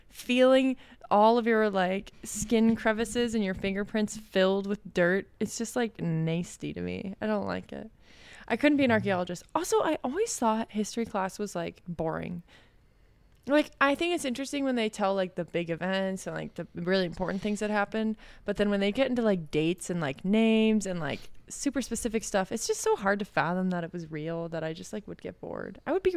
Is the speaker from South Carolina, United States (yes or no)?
yes; South Carolina, United States; At least where we're from. We're from South Carolina, so dirt is orange.